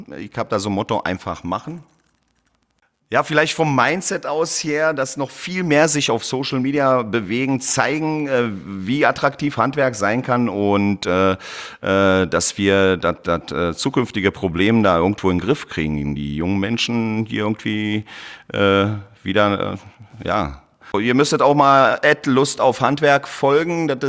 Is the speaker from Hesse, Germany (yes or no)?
no; Berlin, Germany; ich komme aus Berlin, bin in Berlin geboren, habe aber südländische Wurzeln, speziell aus Kroatien.